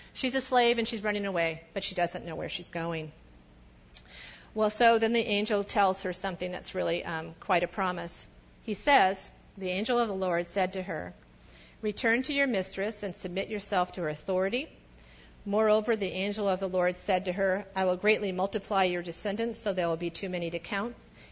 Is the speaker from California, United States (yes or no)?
yes; California, United States; They lived in North Carolina, and we lived in California. I grew up in California.